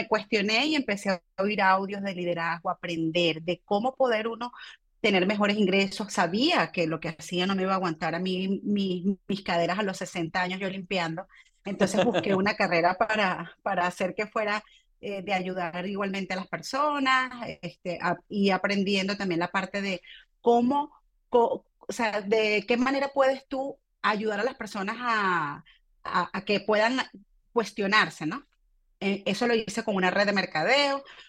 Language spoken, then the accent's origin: Spanish; Venezuela; now in Miami, United States; Bueno, mira, soy venezolana. Llegué hace 12 años a este país, llegué a Miami